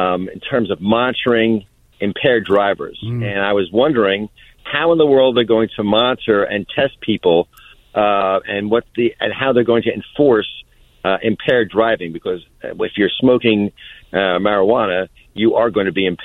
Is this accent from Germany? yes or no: no; Atlantic City, New Jersey, United States; Well, I am from the Atlantic City area